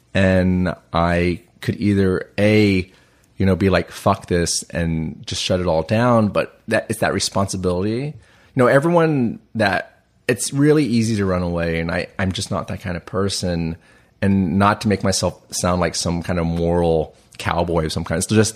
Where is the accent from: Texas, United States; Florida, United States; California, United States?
Texas, United States; Dallas; like when I grew up in Dallas and predominantly white society, and I feel like I was always inferior.